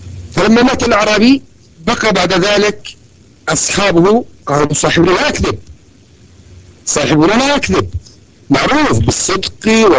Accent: Yemen; ولذلك الآن توجد عندنا في اليمن وغيرها يعني حرب شعواء

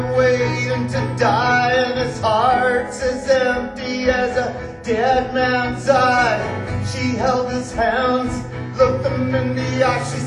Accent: San Antonio, Texas, United States; born there; I was born in San Antonio, Texas, a long time ago. And I was born of a family of 12 children.

